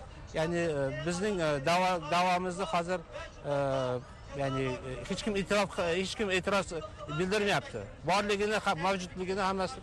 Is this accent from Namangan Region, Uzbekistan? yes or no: no; Tashkent, Uzbekistan; now in Montreal, Canada; Men asli Toshkentlikman. Turkistonlik desak bo'ladi. Bugun Kanadadan keldik. Kanada Montreal shahrida.